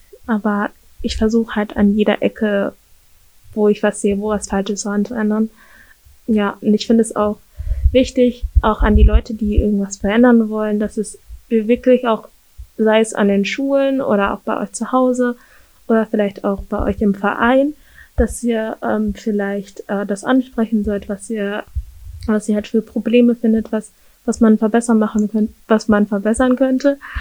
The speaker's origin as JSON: {"language": "German", "country": "Cameroon", "said": "also ich komme aus Kamerun und das Essen ist da nur so, Fisch hat sehr viel, also mit Meeresfrüchten und Fleisch zu tun"}